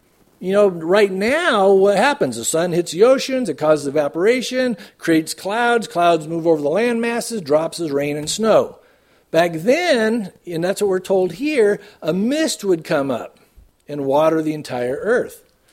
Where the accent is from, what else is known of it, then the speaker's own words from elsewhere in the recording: San Diego, California, United States; When I was a kid growing up in San Diego, man, I couldn't wait for the last day of the school year.